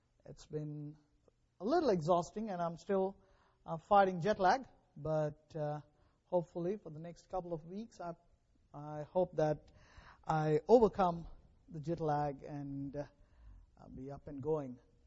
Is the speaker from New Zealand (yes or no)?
no; India; first language Telugu; English is a second language; I speak in my native language, where I'm comfortable and which I'm comfortable with. And I wish I could do that here too, to make my lesson more interesting. But you don't speak Telugu, so I have to speak in English.